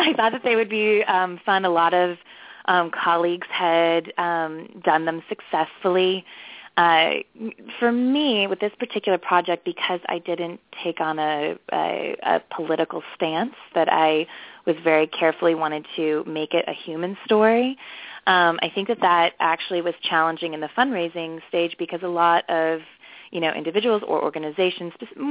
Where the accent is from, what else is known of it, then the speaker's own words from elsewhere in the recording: Virginia, United States; who actually is local to where my hometown in Virginia.